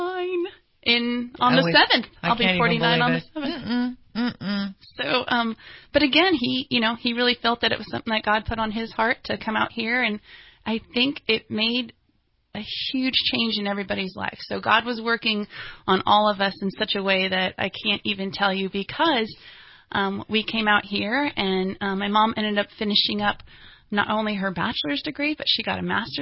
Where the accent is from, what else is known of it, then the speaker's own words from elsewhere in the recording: Schererville, Indiana, United States; Well, I was born and raised in Indiana, a little town called Schererville. And but we were about an hour outside of Chicago, Illinois.